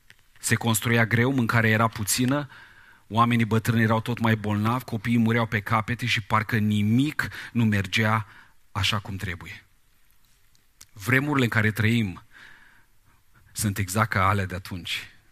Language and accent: Romanian; Moldova; Suntem moldoveni, nu majoritatea.